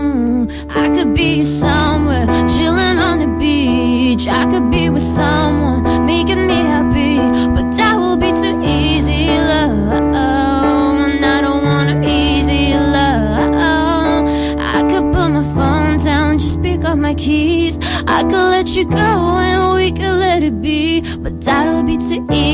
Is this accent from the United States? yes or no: no; Indonesia; I'm a musician, also I'm from Indonesia.